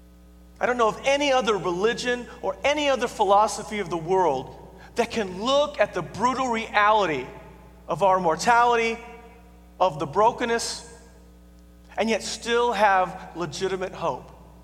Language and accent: English; Oklahoma, United States; now in Texas, United States; Now, you know, I grew up in Oklahoma, and I live in Texas, and I know you all think that we're not from the South.